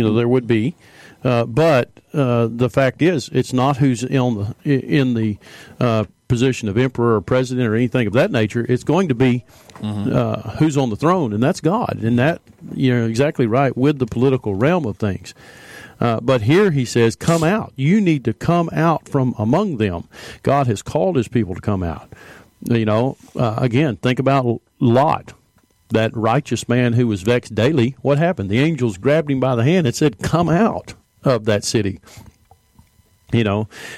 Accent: Texas, United States; And I mean, we're from Texas, so, you know, there's that Texas pride.

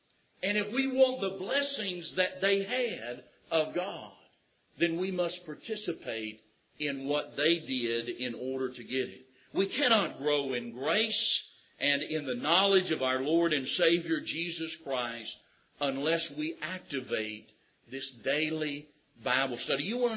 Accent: Oklahoma, United States; but I'm not. I'm from Oklahoma.

